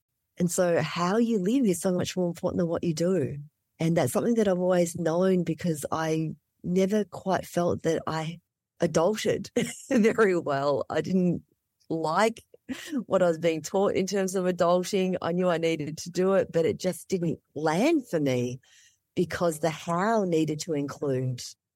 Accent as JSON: {"language": "English", "town": "Melbourne", "region": "Victoria", "country": "Australia", "tie": "born or raised there", "also_born_or_lived": "Vietnam / Malaysia / Indonesia", "lives_now": "Alaska, United States", "said": "This is where I was raised."}